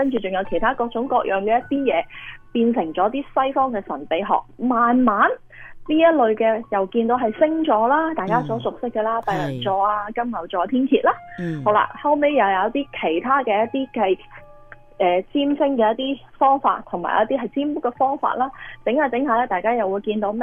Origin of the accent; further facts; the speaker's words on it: China; 以前我哋中国人古代咧，大家都可能有印象